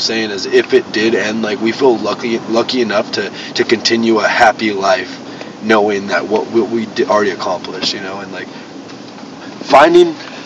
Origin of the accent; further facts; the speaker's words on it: California, United States; like we grew up in California